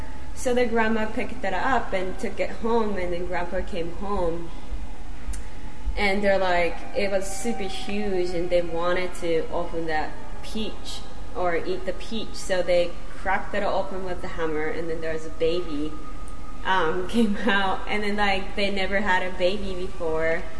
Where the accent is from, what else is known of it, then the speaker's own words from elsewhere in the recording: Nagano, Japan; English is a second language; I was born in Nagano, where they all the mountains are that we have Winter Olympics. So I grown up in the nature.